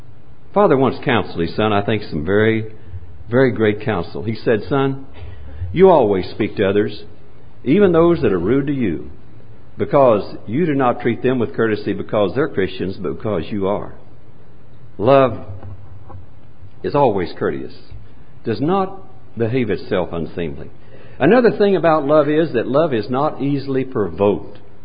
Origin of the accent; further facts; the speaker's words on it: Choctaw, Oklahoma, United States; I was a boy growing up in Oklahoma, not too very far from this part of the world. We used to attend the regional basketball tournaments over in Shawnee, and I grew up in Choctaw, which is just east of Oklahoma City.